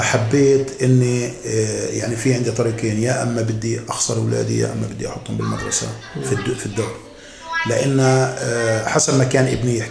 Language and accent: Arabic; Palestine; بس عندنا في فلسطين ما اعتقد اذا شاف ولد في عنده كيف بيسموها موهبه يشتغلوا عليها